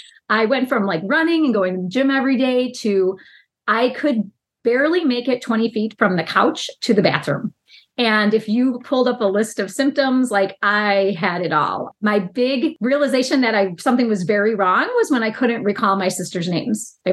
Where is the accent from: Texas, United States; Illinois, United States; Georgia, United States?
Illinois, United States; Chicago; I am from Chicago, lifelong resident